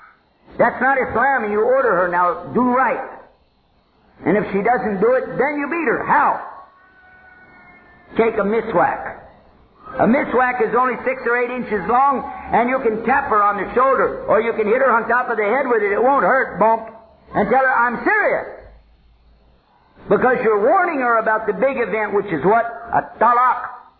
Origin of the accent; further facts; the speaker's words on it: Texas, United States; Don't laugh. I'm from Texas.